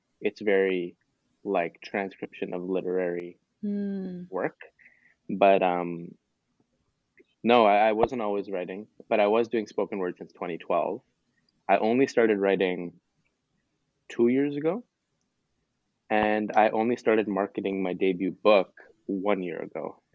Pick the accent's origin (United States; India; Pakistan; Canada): Pakistan; I'm Pakistani. My parents are from Pakistan. So I was one of those immigrant children